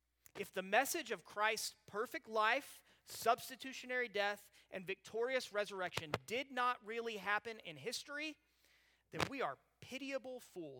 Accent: Bentonville, Arkansas, United States; So I'm from Bentonville. We have the headquarters of a little mom and pop shop, so that everybody works for.

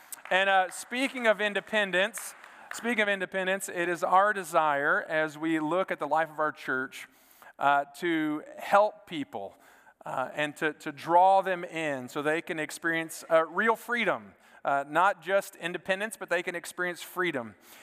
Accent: Texas, United States; because I am a Texan.

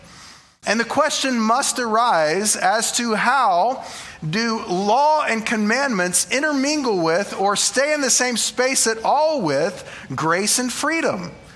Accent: Oklahoma, United States; I'm from Oklahoma. English is hard, okay?

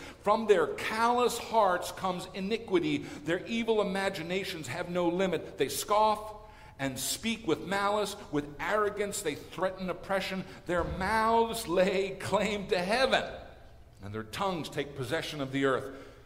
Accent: Missouri, United States; he's an artist in my hometown in Missouri

